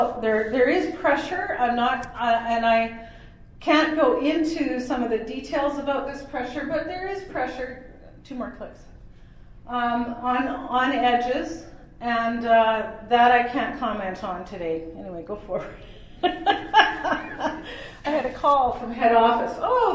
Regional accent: British Columbia, Canada; we value it very much as British Columbians.

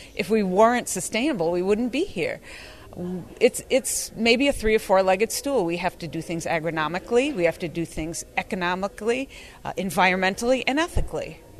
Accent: Beaver Dam, Wisconsin, United States; I'm from Beaver Dam, Wisconsin, and I grow not just corn, but corn and soybeans and wheat.

